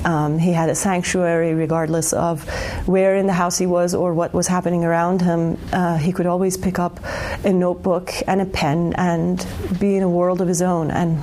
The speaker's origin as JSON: {"language": "English", "town": "Tehran", "region": "Tehran Province", "country": "Iran", "tie": "born or raised there", "moved": "as an adult", "lives_now": "United States", "said": "I was born and raised in Tehran, in Iran, and came to the United States in 1985 when I was 19."}